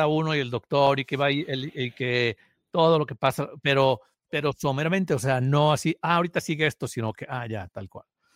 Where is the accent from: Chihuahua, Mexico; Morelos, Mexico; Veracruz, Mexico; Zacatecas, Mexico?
Veracruz, Mexico; Papantla; yo no me acuerdo que en mi pueblo mágico, Papantla, haya habido una tienda